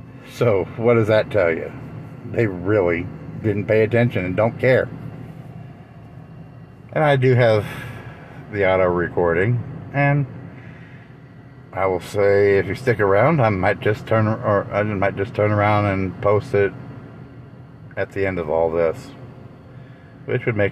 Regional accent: Texas, United States; a majority of my life was growing up in Texas. You know, I lived in Texas.

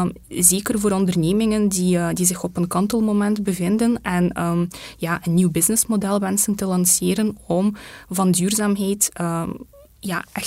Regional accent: Flanders, Belgium; We zijn in Oost-Vlaanderen gevestigd. Oorspronkelijk ben ik van West-Vlaanderen afkomstig. Maar we hebben de maatschappelijke zetel, maar ook privé zijn we ondertussen verhuisd. Ja. Dus nu zitten we in de Vlaamse Ardennen.

